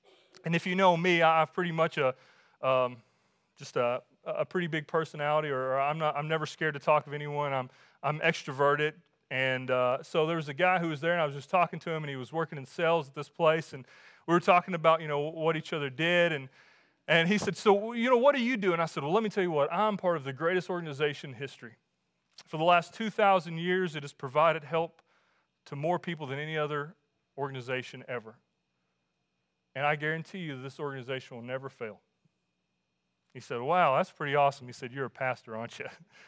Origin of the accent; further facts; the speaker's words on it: Kentucky, United States; I remember the day we were playing Estill County and growing up in Powell County.